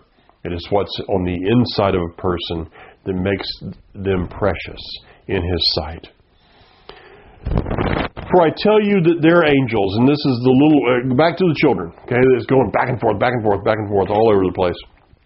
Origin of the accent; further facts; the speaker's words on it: the South, United States; I personally, growing up in the South, being a part of the riots, I mean, I was there in the 70s.